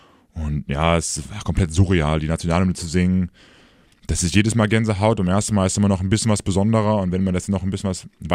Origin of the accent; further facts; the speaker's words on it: Leverkusen, North Rhine-Westphalia, Germany; born there; Ich bin im Rheinland, also passt alles.